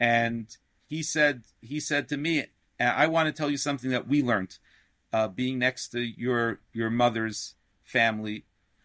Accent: Brooklyn, New York, United States; even though I grew up in Sheepshead Bay, Brooklyn

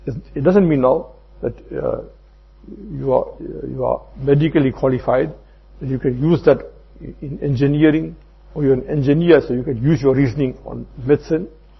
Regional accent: South Africa; I'm a South African, he's a South African.

